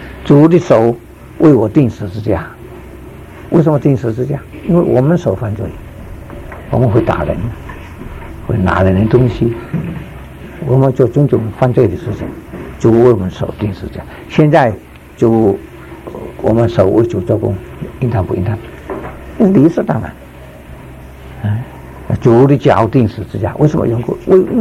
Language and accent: Chinese; China; 也没有说我是中国人不好用